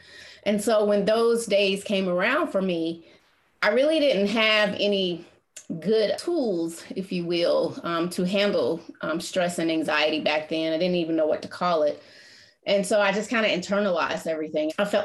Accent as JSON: {"language": "English", "town": "Atlanta", "region": "Georgia", "country": "United States", "tie": "born or raised there", "said": "You know, growing up in Atlanta was a special place, Kelly. You know, we came from humble beginnings"}